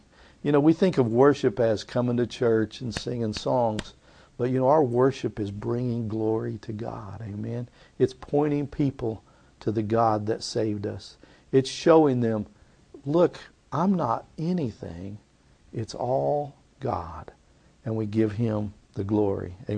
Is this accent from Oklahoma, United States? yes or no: yes; Tulsa, Oklahoma, United States; So, I grew up in West Tulsa, but there was a half a year when my mom was homesick for her mother, and we moved to Tahlequah.